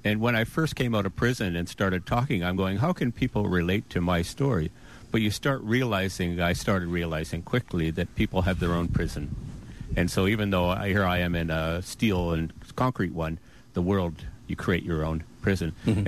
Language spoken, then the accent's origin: English; Fort Erie, Ontario, Canada; also born or lived in St. Catharines / Niagara Falls; No, I was born in Fort Erie.